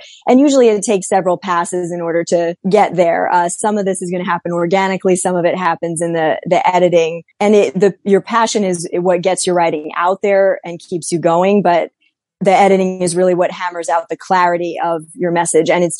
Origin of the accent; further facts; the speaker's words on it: Kenosha, Wisconsin, United States; now in United Kingdom; I am from America. I'm from Kenosha, Wisconsin. It's a small town in the upper Midwest, and we are almost equal parts between Chicago and Milwaukee, so two big cities, but we're out in the country.